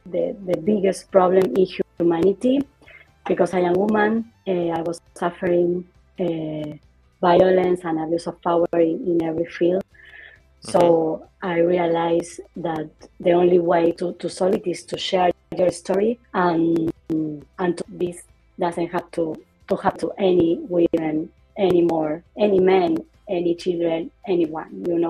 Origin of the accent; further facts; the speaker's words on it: Argentina; moved away as an adult; now in San Francisco, United States; I am from Argentina. I am now living in San Francisco.